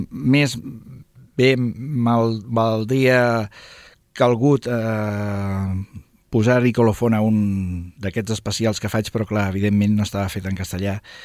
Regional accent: Badalona, Catalonia, Spain; totes aquelles gent com jo, que som de Badalona, havíem de cruzar el Peñón

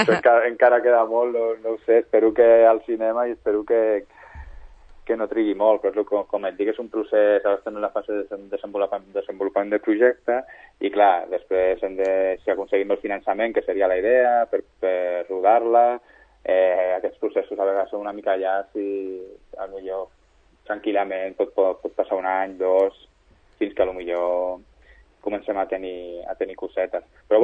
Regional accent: Sabadell, Catalonia, Spain; now in Madrid, Spain; sóc de Sabadell de tota la vida, tinc molta vinculació amb la ciutat

